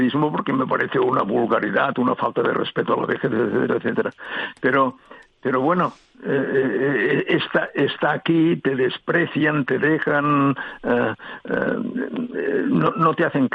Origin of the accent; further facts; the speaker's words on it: Catalonia, Spain; yo soy un catalán de toda la vida, con 14.000 apellidos hasta la Edad Media, catalanes de pura cepa, pero yo no soy independentista.